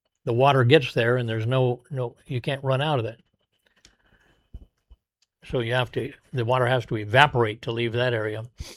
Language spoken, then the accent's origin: English; Oxford, Indiana, United States; born there; He worked, my mom and dad worked in a restaurant when I was born in Oxford, Indiana, outside of Lafayette, at a restaurant.